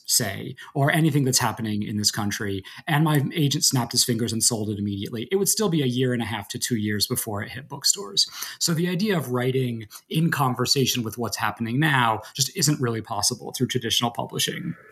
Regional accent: New York, United States; I hate sports, but I am a New Yorker

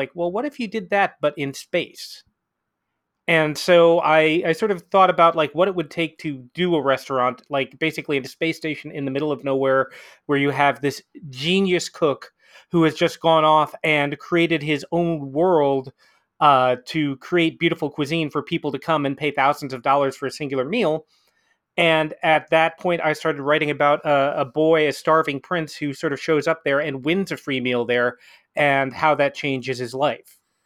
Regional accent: New England, United States; for me, I'm from New England

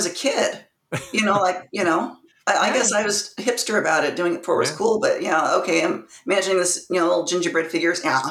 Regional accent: United States; Okay, kind of building off what was already said, and because I am also an American, healthcare.

